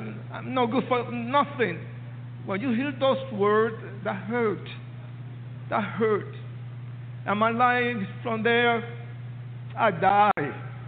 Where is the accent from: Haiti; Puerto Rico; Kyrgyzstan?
Puerto Rico; born there; When I was born in Puerto Rico, I didn't know nothing.